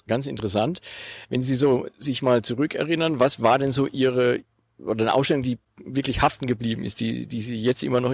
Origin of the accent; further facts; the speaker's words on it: Southwest Germany, Germany; Ich komme aus Süddeutschland, Südwestdeutschland, ja.